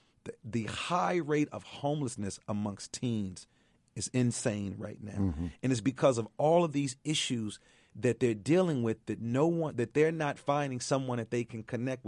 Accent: Chicago, Illinois, United States; I'm from Chicago, you know, a city that's dealing with a lot of issues.

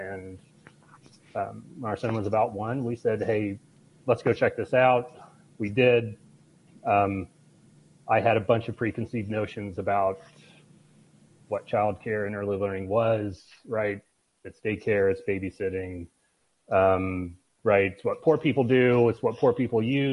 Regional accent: Rensselaer, Indiana, United States; So I grew up in Rensselaer, and I moved back here about 10 years ago.

